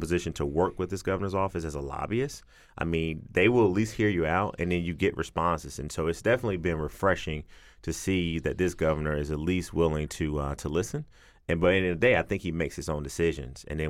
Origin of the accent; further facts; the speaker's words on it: Athens, Georgia, United States; You know, I'm from Athens, so I get a pass sometimes.